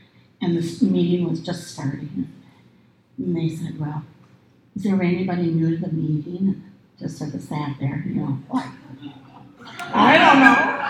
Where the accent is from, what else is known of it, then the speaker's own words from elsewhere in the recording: Ireland; I'm Irish. This is dangerous.